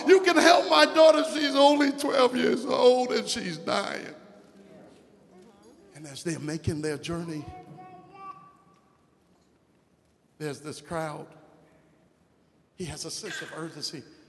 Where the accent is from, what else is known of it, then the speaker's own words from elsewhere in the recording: New York, United States; Oh God, y'all pardon me, but I'm from New York.